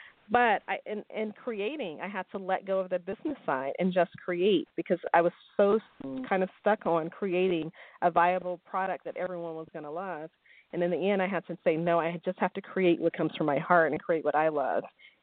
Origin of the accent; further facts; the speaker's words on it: Los Angeles, California, United States; also born or lived in Texas; the environmental things I saw growing up in Los Angeles before we moved to Texas, and a lot of the visual, you know, cues from living in the inner city in Los Angeles in the 80s and 90s.